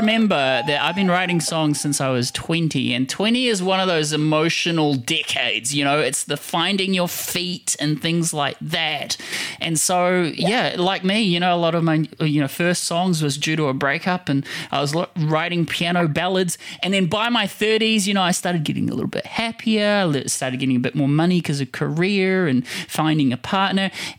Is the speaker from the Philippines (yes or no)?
yes; Philippines; Well, I'm a Filipino.